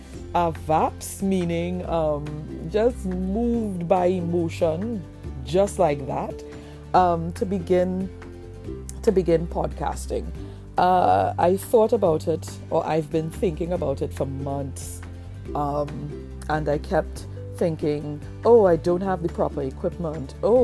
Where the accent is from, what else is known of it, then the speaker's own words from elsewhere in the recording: Trinidad & Tobago; hello, I'm 36 years old. And I'm a bookworm from Trinidad and Tobago in the West Indies.